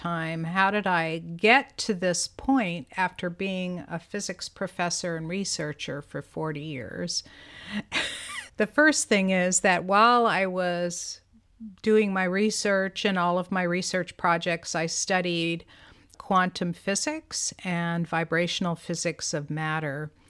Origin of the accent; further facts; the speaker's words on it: United States; born there; first language Greek; Okay, so my first language is Greek. I grew up speaking Greek. I mean, you can tell from my name that it's not really an American name.